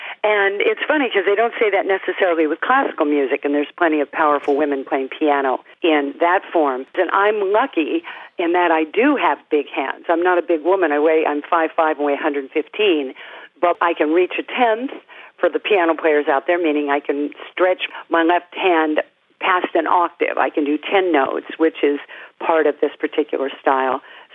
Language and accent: English; California, United States; Everybody's still in Illinois. And I grew up in California.